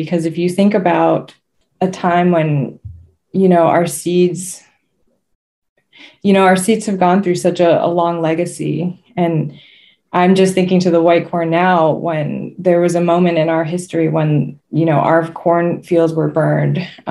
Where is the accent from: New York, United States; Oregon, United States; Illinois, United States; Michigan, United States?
New York, United States; I'm from the Seneca Nation.